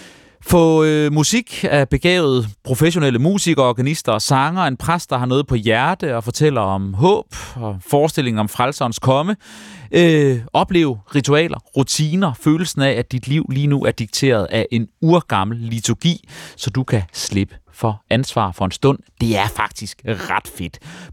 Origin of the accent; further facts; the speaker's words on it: Aarhus, Central Denmark Region, Denmark; Som gammel aarhusianer og familiært beslægtet til det østjyske landområde